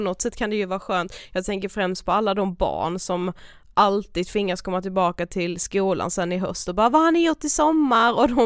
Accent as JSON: {"language": "Swedish", "town": "Karlshamn", "region": "Blekinge", "country": "Sweden", "said": "Jag ska bara vara hemma i Karlshamn."}